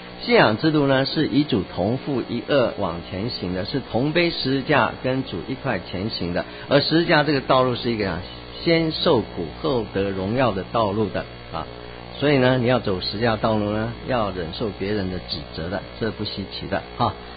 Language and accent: Chinese; Taiwan; 我是来自台湾的